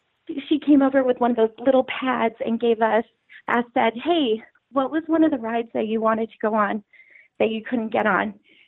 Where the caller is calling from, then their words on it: Pennsylvania, United States; I'm calling from Northeastern PA.